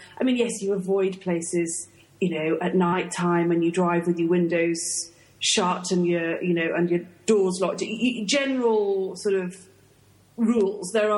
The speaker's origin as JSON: {"language": "English", "country": "United Kingdom", "said": "I said, I'm British. I'm not used to shooting."}